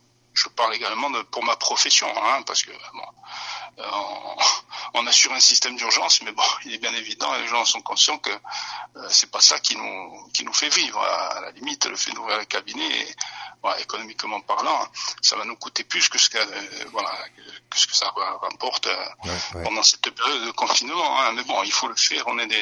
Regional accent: Corsica, France; et ici chez nous en Corse notamment

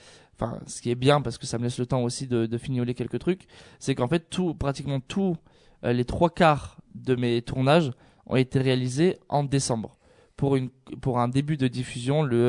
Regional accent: Corsica, France; vu que je suis corse aussi, donc j'aime beaucoup.

